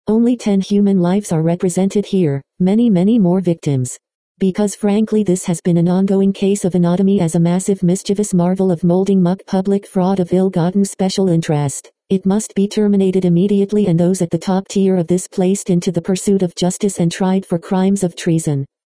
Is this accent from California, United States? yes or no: yes; San Bernardino, California, United States; This occurred when I first came back to San Bernardino, my hometown